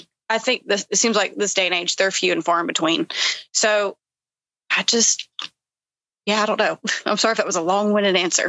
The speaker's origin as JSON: {"language": "English", "region": "the South", "country": "United States", "tie": "born or raised there", "said": "Did the whole shebang growing up in the South, you know"}